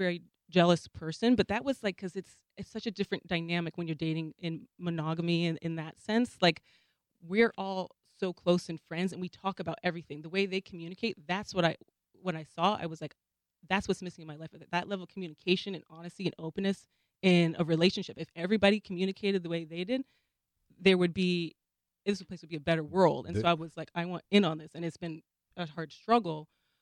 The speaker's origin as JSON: {"language": "English", "town": "Seattle", "region": "Washington", "country": "United States", "tie": "born or raised there", "also_born_or_lived": "New Jersey", "said": "Born in New Jersey, but grew up in Seattle."}